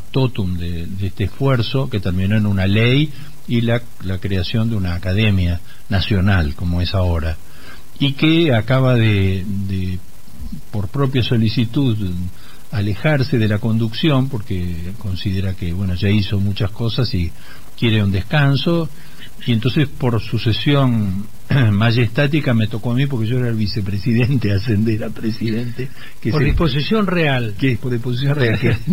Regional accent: Buenos Aires, Argentina; yo abracé el folclore siendo un porteño desde muy jovencito

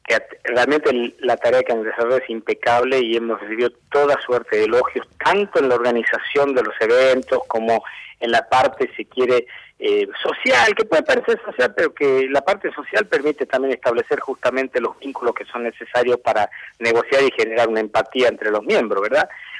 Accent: Tucumán, Argentina; yo soy tucumano, hago la aclaración

